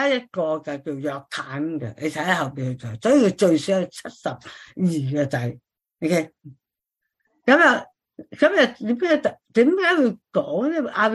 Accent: China; 好似我哋中国人都系啦，

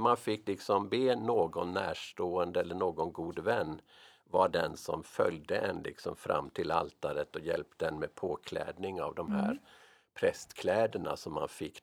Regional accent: Ethiopia; jag var född och uppvuxen i Etiopien.

